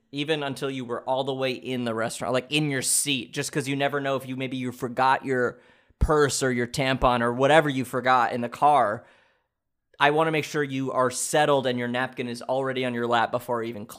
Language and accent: English; West Virginia, United States; I'm from West Virginia. Born and bred. Born and raised.